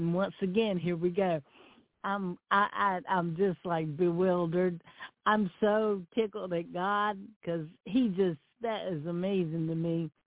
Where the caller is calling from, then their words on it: Newport, North Carolina, United States; I'm calling from Newport, North Carolina